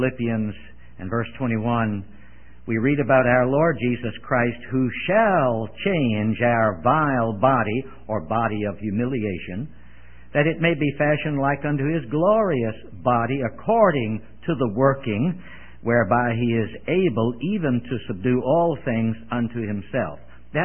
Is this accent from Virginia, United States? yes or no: yes; Richmond, Virginia, United States; I remember the first time when we were in my hometown of Richmond, Virginia, Louise and I, with some family members, were in one of the malls.